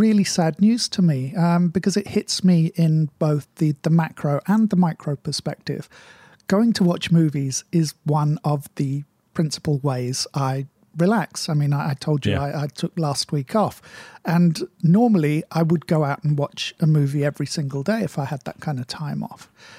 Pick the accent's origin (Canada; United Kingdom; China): United Kingdom; Being British and of a certain age, I'm a big fan of the motoring show, The Grand Tour